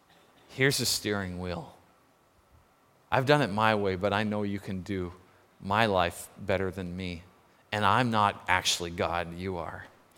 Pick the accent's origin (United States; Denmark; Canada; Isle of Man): Canada; Nanaimo, British Columbia; the ship that was docked in Nanaimo in my hometown